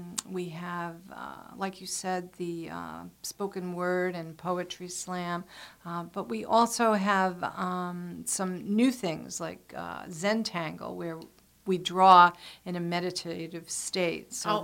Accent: East Coast, United States; also born or lived in Cape Cod; Yes, 4,800 miles. I'm originally from the East Coast.

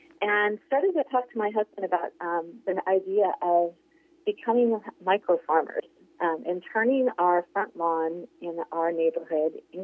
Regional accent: California, United States; now in Alaska, United States; But we were kind of lacking compared to my home state of California when it came to fruits and vegetables.

